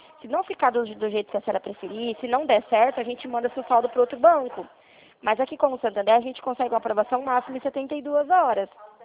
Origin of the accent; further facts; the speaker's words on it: Presidente Prudente, São Paulo, Brazil; eu sou de Presidente Prudente, na verdade.